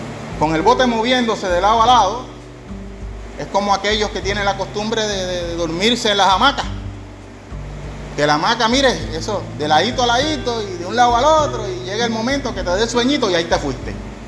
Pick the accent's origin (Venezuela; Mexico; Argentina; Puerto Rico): Puerto Rico; ¿Cuánto más nosotros que como buenos puertorriqueños vivimos en el ay bendito?